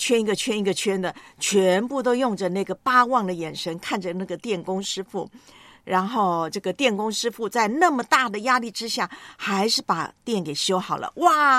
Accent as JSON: {"language": "Chinese", "country": "Taiwan", "tie": "born or raised there", "said": "我就看过呢有个视频在我的老家台湾啊"}